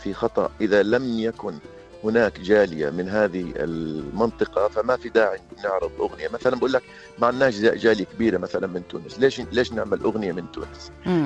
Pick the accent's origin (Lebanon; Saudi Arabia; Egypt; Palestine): Saudi Arabia; moved away as an adult; also born or lived in Jordan; now in Melbourne, Australia; أنا ولدت في الأردن ونشأت في السعودية وتلقيت تعليمي هناك، درست الهندسة الكيميائية في الأردن، وعدت إلى السعودية للعمل كمهندس كيميائي، ثم جاءت فكرة الدراسات العليا في مجال إدارة الأعمال، وهنا وصلت لأستراليا كطالب MBA في عام 2003.